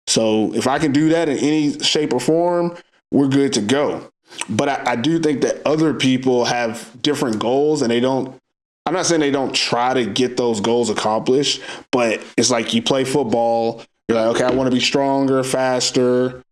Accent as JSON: {"language": "English", "region": "Texas", "country": "United States", "said": "I'm from Texas, so obviously we weren't doing a lot."}